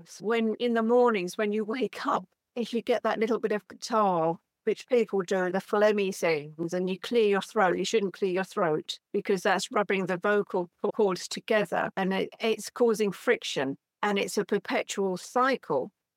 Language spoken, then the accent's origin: English; United Kingdom; from Intuitively Speaking. I'm from the UK